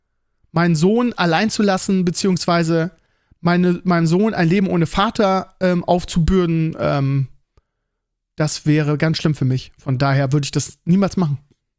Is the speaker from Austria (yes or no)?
no; Lauenbrück, Lower Saxony, Germany; also born or lived in Scheeßel; ein Großteil meiner Freunde sind irgendwie in Schesel und in Lauenbrück, meine alten Heimat, die ich immer noch sehr vermisse.